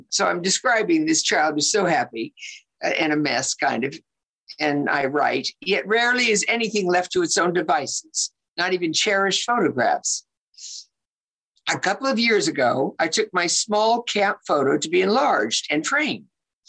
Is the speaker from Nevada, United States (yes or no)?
no; Los Angeles, California, United States; And you know Los Angeles. I'm from Hancock Park. And in that day and age, I lived in my grandmother's house.